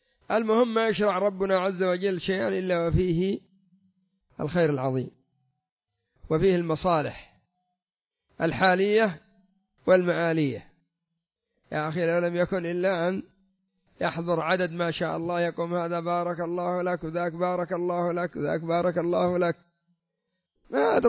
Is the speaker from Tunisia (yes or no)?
no; Yemen; عندنا في اليمن يقولون